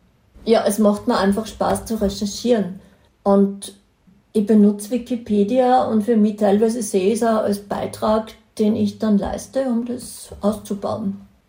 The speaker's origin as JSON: {"language": "German", "town": "Linz", "region": "Upper Austria", "country": "Austria", "said": "Ich bin aus Linz"}